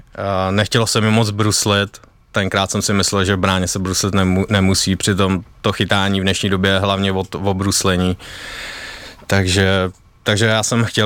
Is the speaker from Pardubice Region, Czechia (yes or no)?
no; Ústí nad Labem, Ústí nad Labem Region, Czechia; Jo, jsem z Ústí nad Labem a tam jsem hrál do 15 let